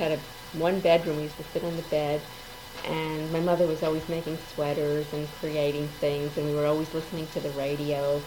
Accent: New York City, New York, United States; I was born in New York City in the Bronx in 1937.

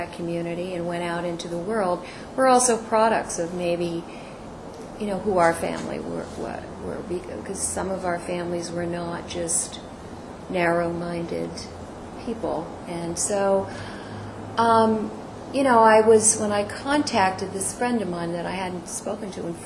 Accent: Camp Hill, Pennsylvania, United States; I grew up just outside of Harrisburg in a suburb called Camp Hill, mm-hmm. on the other side of the river.

